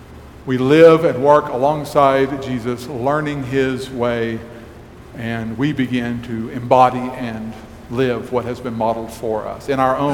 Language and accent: English; Texas, United States; But for those of us who were brought up in Texas, maybe from childhood